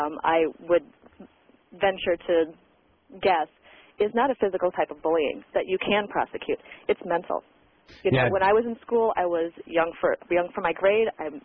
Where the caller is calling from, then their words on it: La Crosse, Wisconsin, United States; Hello. I'm actually calling from La Crosse.